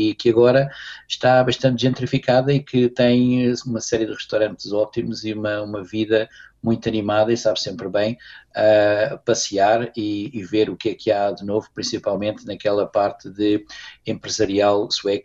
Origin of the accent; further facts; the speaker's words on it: Portugal; moved away; estes 20 anos de estar fora de Portugal, sou português de coração, alma, espírito